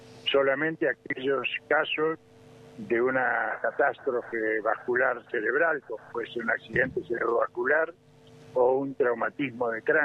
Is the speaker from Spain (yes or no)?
no; Argentina; Como argentino